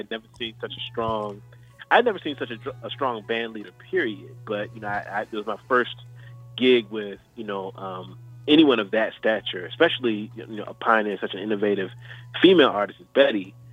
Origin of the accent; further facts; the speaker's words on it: Virginia, United States; now in New York City, United States; shortly after I moved to New York City from Virginia.